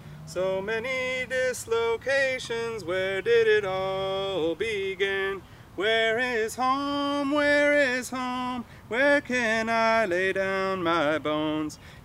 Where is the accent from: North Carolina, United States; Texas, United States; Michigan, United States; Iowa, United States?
Iowa, United States; Iowa City; now in Baltimore, United States; I grew up in Iowa City, Iowa, and we lived basically on the edge of town.